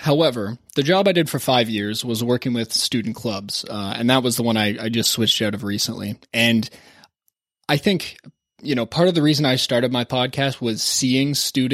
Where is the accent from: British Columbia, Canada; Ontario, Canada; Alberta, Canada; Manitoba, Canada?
Ontario, Canada; Toronto; went to Wilfrid Laurier University in Waterloo, which is about an hour west of Toronto, which is my hometown.